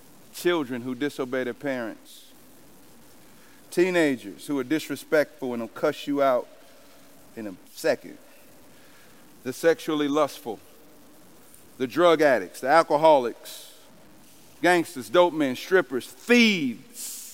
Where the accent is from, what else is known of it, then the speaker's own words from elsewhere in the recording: East St. Louis, Illinois, United States; I'm from East St. Louis. There's a lot of religious people.